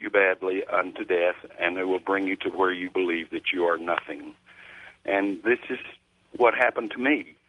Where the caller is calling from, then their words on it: Flagstaff, Arizona, United States; from Flagstaff.